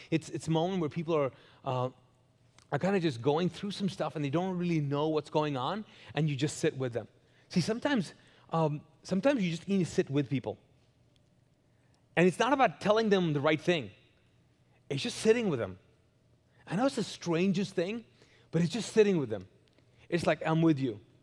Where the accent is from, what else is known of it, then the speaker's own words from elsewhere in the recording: Pakistan; It was in Kuwait, in the Middle East, and I was dating an Indian girl. I'm Pakistani. She's Indian.